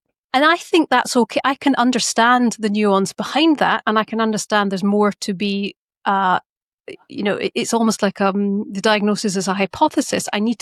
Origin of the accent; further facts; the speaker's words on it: Glasgow, Scotland, United Kingdom; it brings out the Glaswegian in me, and I become very passionate.